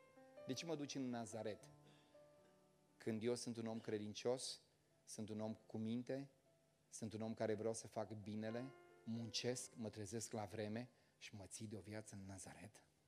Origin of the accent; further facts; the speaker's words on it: Moldavia, Romania; accent: Moldovan; now in Bucharest, Romania; Aici în România, aici în București, într-un oraș foarte dificil. Eu sunt moldovean, înțelegeți? Când am venit în București, mă întreabă ginerele meu astăzi, cât ți-a luat, zice, ca să îți dispară accentul de moldovean?